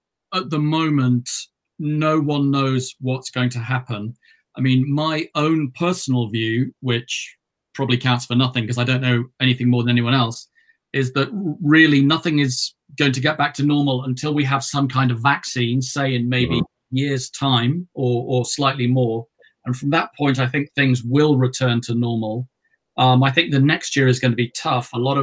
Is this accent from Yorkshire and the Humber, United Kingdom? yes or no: yes; Yorkshire and the Humber, United Kingdom; I'm originally from Yorkshire in the north.